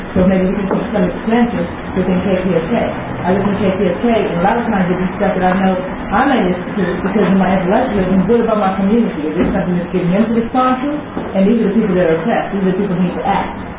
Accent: Los Angeles, California, United States; I come from South Central. I come from a community of brown and black people.

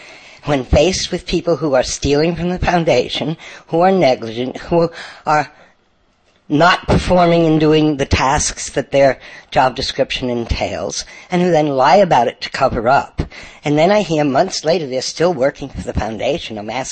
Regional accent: New York, United States; I'm Summer's mother. and I'm from New York.

